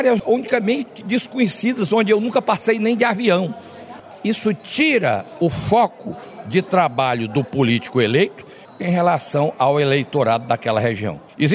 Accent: Fortaleza, Ceará, Brazil; nasci e criado em Messejana, dentro da capital cearense, amada Fortaleza.

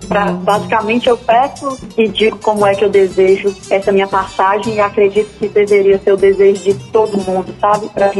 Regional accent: Mombaça, Ceará, Brazil; Eu sou nascida e criada em Mombaça, uma cidade do interior do sertão, da região do Viamu

